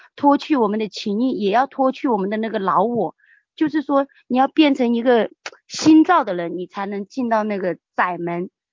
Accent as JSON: {"language": "Chinese", "town": "Nanchang", "region": "Jiangxi", "country": "China", "said": "感谢主持牧师，我是南昌的"}